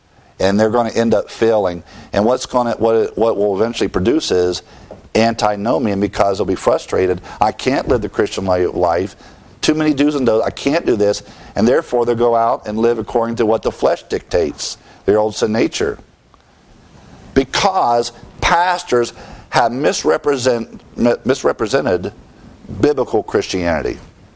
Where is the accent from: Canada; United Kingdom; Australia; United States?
United States; I'm American. And I'm proud to be an American.